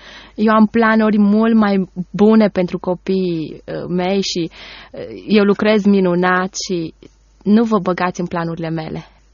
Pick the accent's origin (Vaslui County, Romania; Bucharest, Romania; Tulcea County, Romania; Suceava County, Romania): Bucharest, Romania; now in Timișoara, Romania; ne-a plăcut să trăiesc în Timișoara, chiar dacă sunt de la București.